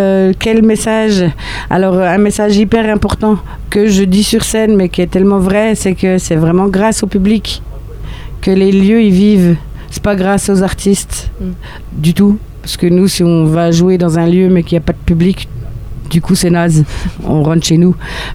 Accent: Besançon, Bourgogne-Franche-Comté, France; moi, je viens de Besançon. À Besançon, les scènes, enfin, ça ferme de plus en plus.

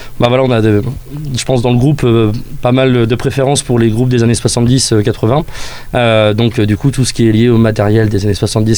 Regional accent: Caen, Normandy, France; donc on est originaire de Caen

